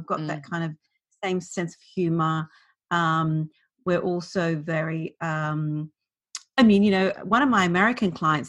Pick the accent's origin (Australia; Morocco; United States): Australia; also born or lived in London; I am Australian, and I live in Melbourne now. But I lived in London for 22 years. So, and I've only been back in Melbourne just over a couple of years. So I feel kind of half British and half Aussie.